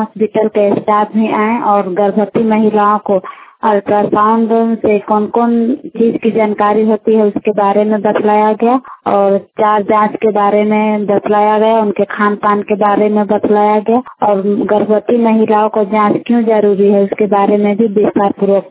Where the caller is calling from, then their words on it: Bareidi, Jharkhand, India; ग्राम बारेडी प्रखंड और मांझी रांची से बोल रही हूँ। आज हमारे गांव में